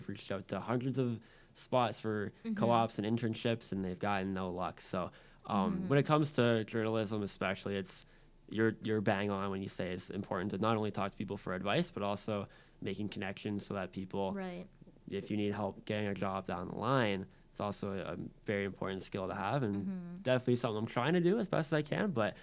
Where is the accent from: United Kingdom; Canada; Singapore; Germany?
Canada; Waterloo, Ontario; I'm also from Waterloo, like Umaima. Yeah. So I worked for the city of Waterloo last year